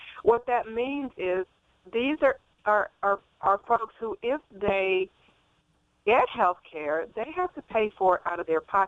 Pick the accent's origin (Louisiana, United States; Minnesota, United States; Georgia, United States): Louisiana, United States; Natchitoches; my birth town, my hometown is not as small as it was when I grew up there. I'm from Natchitoches, Louisiana, which, you know, was fairly rural when I grew up there many years ago.